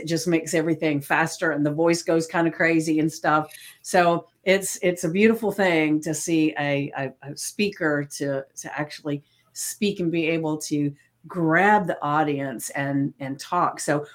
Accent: the South, United States; accent: Southern; You know, like I said before, you know, I'm from the South, so I can go all over the United States or in another country. And first thing they say is you're Southern

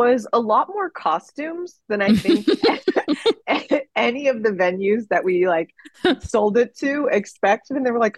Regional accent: Florida, United States; now in Los Angeles, United States; I grew up in Florida. Like, I think maybe two times we ever went to like an evacuation station in Florida.

